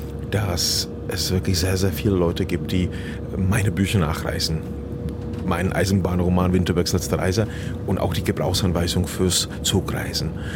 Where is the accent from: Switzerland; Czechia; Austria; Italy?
Czechia; Lomnice nad Popelkou, Liberec Region; wie meine Kleinstadt im böhmischen Paradies in Tschechien, wo ich herkomme. 1906 Lomnice nad Popelkou, so heißt der Ort